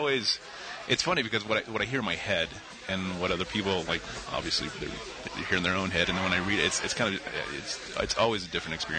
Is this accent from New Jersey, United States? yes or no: no; El Paso, Texas, United States; So I grew up in El Paso, Texas, and just kind of came north from there.